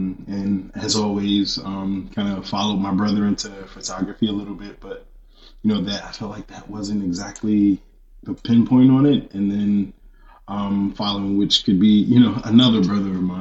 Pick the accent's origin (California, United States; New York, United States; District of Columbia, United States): District of Columbia, United States; Washington; From Washington, D.C., you know, born and raised, home.